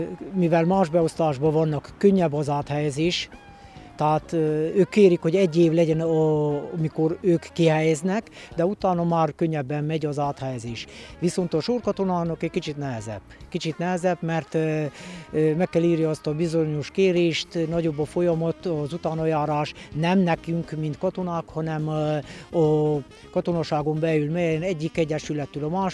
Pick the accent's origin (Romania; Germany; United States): Romania; Bălan, Harghita; mivel én balánbányai születésű vagyok, több román van, mint magyar, könnyű volt nekem megtanulni, mert a gyermekkoromot, mivel ott ötöttem, román gyermekek között nőttem fel, meg tudtam tanulni a román nyelvet.